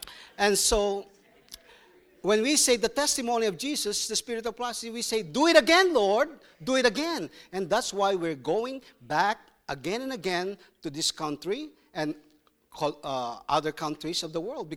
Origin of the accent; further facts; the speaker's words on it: Accra, Greater Accra, Ghana; And also I came from Ghana, Africa, Accra.